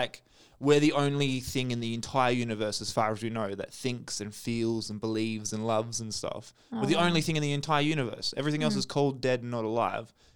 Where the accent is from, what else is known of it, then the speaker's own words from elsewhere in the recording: Australia; I'm Australian.